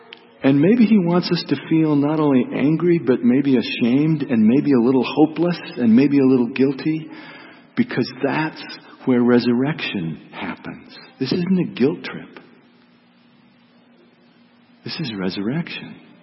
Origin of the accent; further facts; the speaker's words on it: Montana, United States; I grew up in Montana, where there is a lot of logging.